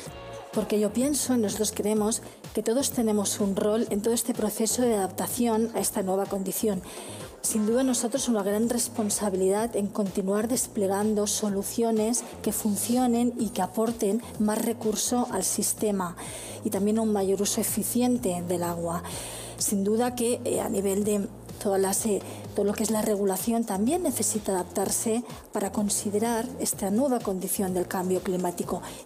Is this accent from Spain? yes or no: yes; Barcelona, Catalonia, Spain; Yo provengo de España, en Barcelona, que es una ciudad también con bastante escasez hídrica